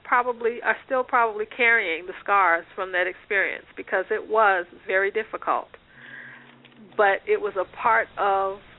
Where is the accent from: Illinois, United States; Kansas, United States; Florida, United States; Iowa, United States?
Florida, United States; Daytona Beach; Well, I grew up in Daytona Beach, Florida, went to Bonner Elementary, which was at the time a segregated school system.